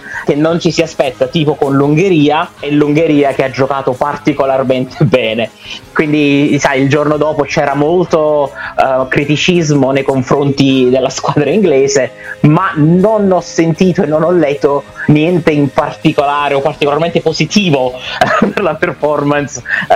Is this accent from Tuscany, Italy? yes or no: no; Naples, Campania, Italy; Ovviamente io, in quanto napoletano, non ti lascio ti lascio solo immaginare cosa sia potuto uscire.